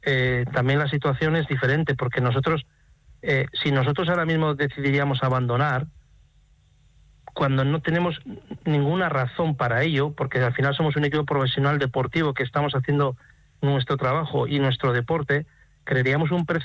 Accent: Navarre, Spain; Y al final yo soy un navarro, que ayer hicimos una etapa en Navarra

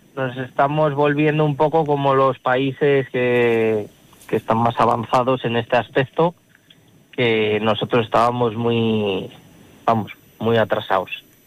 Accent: Guardo, Castile and León, Spain; no nací en Guardo, pero me he criado en Guardo toda la vida y no quería marchar.

